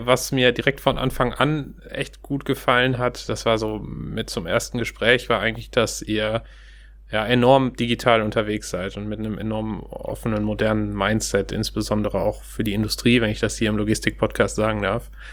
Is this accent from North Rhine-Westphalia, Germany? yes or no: yes; Steinhagen, North Rhine-Westphalia, Germany; Ich bin nicht Hamburger, nee. Ich bin in der Tat schon ein bisschen rumgekommen. Also ursprünglich komme ich aus Steinhagen bei Bielefeld.